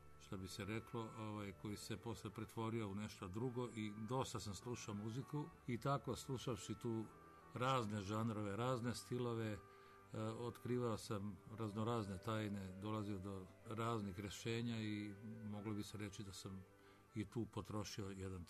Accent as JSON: {"language": "Serbian", "region": "Belgrade", "country": "Serbia", "tie": "born there", "said": "ja sam rođen u Beogradu na Banovom brdu."}